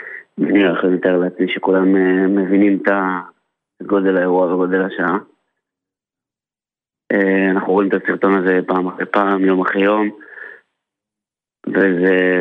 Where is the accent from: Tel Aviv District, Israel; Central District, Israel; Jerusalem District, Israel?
Jerusalem District, Israel; Jerusalem; קודם כל אנחנו ירושלמים.